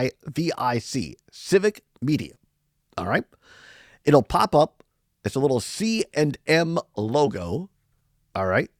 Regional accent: Richland Center, Wisconsin, United States; I prefer WRCE in Richland Center, my hometown.

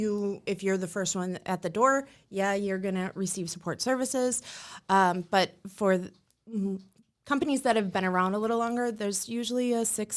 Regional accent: Hilbert, Wisconsin, United States; Me? Yeah, I'm from Hilbert.

